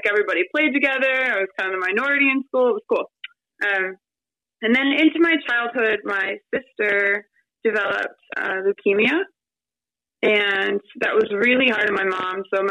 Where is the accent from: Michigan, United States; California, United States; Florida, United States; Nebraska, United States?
Michigan, United States; Detroit; So I was raised in Detroit. I love Detroit.